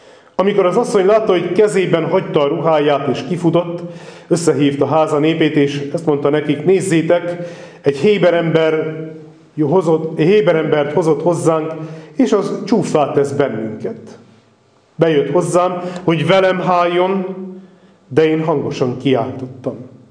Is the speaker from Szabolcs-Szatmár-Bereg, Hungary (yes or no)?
yes; Kölcse, Szabolcs-Szatmár-Bereg, Hungary; Mondhatni azt, hogy szülőföldem szép határait látogattuk meg, Kölcsébe mentünk el a beszélgetésben